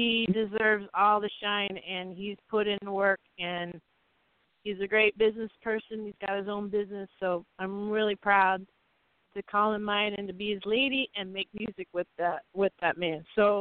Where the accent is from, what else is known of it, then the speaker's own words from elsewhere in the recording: Detroit, Michigan, United States; I was born in Detroit, and so I got to give a shout out to all my family and my friends and people in Detroit. That's where I was born and raised for a while.